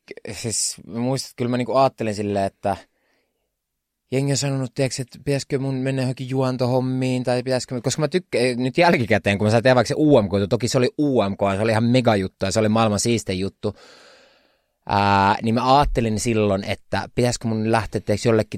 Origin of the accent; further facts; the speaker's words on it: Kaarina, Southwest Finland, Finland; mä oon Turusta kotoisin, tai siis Kaarnasta, mutta Turusta nämä kaikki koulukaverit